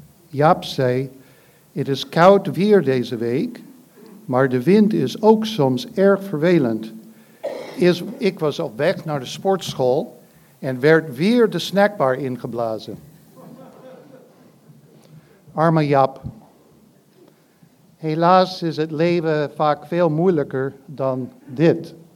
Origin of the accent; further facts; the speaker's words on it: United States; Dutch is a second language; now in Netherlands; Misschien hoort u een accent bij mij. Ik kom uit Amerika